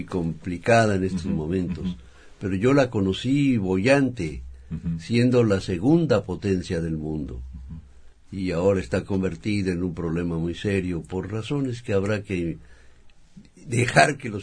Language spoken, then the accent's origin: Spanish; Tabasco, Mexico; Y sobre todo los tiempos que me dediqué a la política en mi tierra. Pues tuve que estar y movilizarme por todo el campo de Tabasco